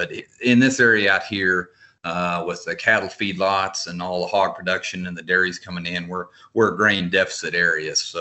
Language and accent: English; Elkhart, Kansas, United States; Well, I was born and raised here in Elkhart, Kansas. I graduated from high school in 1982.